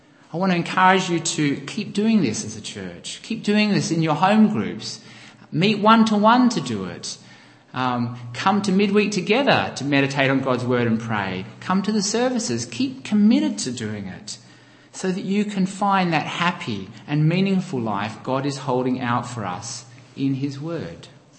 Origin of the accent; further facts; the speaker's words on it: Australia; being an Australian